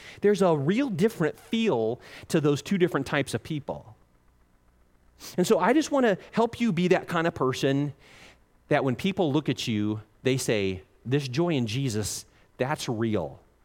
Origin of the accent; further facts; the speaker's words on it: Piqua, Ohio, United States; And I looked down at my hometown that I thought, that wasn't that great of a place. And I saw the great Miami River running through the city of Piqua, Ohio.